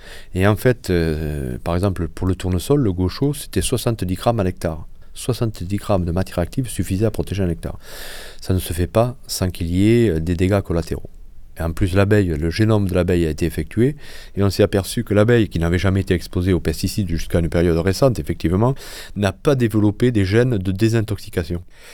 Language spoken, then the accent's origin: French; Occitanie, France; Moi, je suis des Cévennes